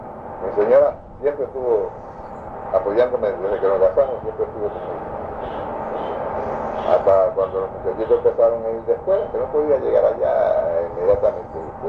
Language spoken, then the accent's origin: Spanish; Puerto Rico; Una pequeña isla de 100 millas por 35 millas. Tan pequeña es que muchos americanos la conocen, que somos colonia de Estados Unidos.